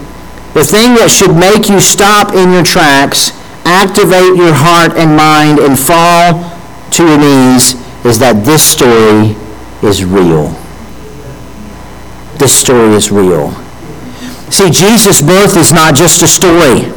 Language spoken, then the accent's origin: English; Florida, United States; I had no magical Christmases because I grew up in South Florida